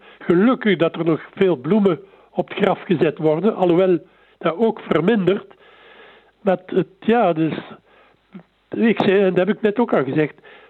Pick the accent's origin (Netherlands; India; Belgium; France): France; Dutch is a second language; Maar bij ons in Frankrijk en overal, de meeste landen, is het vrij.